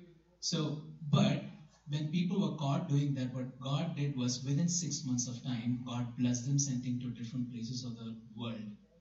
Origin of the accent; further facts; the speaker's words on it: Saudi Arabia; In the Gulf countries, especially when I was born and brought up in Saudi Arabia